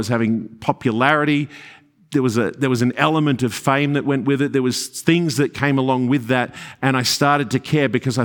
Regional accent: Melbourne, Victoria, Australia; I'm from Melbourne where we kind of love our coffee.

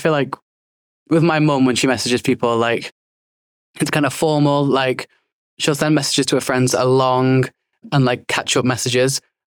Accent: Isle of Man; I'm from the Isle of Man. I go to the University of Leeds and I study French and philosophy.

